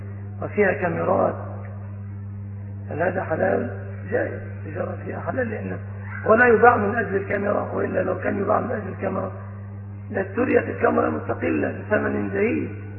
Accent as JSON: {"language": "Arabic", "country": "Egypt", "said": "عندنا في مصر"}